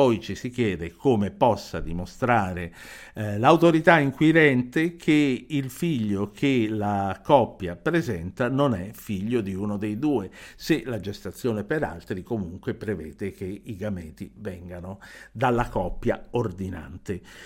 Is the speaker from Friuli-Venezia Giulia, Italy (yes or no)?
no; Emilia-Romagna, Italy; da emiliano cresciuto in Emilia